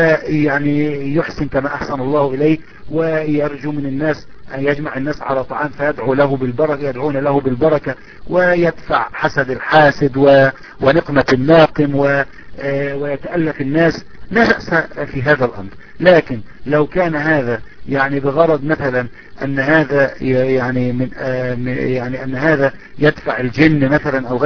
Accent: Egypt; يعني عندما يسمي ولده عبد الرحيم، ينادوا عندنا في مصر عبد الرحيم

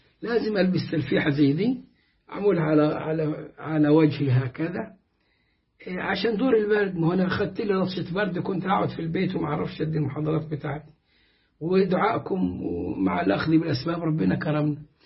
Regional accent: Egypt; لكن لما كانت الإمامة السوداء عندنا في مصر يلبسها القساوسة

